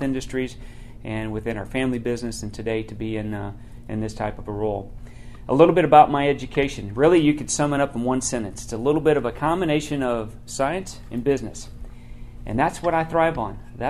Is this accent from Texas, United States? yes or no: yes; Uvalde, Texas, United States; I was born and raised in Uvalde, Texas, which is in the southwest area of the state, about 70 miles west of San Antonio. So real close to the Mexico border.